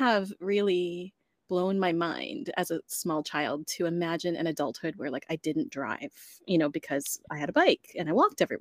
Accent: New Jersey, United States; Like growing up in Jersey, seeing how like you couldn't live. You couldn't survive without one.

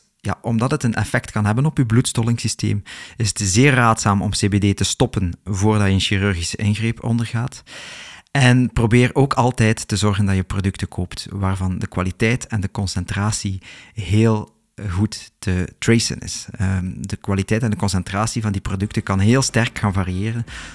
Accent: Flanders, Belgium; accent: Flemish; dus excuseer mij voor mijn Vlaams accent.

